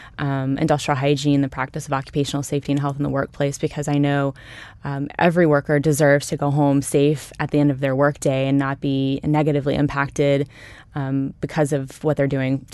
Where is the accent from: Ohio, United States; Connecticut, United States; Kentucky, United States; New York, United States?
Kentucky, United States; Ashland; I grew up in a fairly small town in northeast Kentucky. And my mom and my dad raised me.